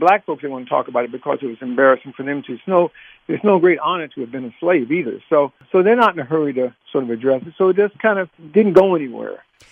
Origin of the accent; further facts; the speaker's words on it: United States; I grew up in America, too.